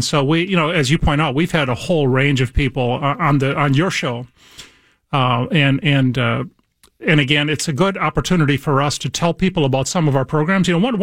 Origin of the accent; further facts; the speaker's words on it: Mankato, Minnesota, United States; I come from a Catholic family. I'm from Mankato, Minnesota.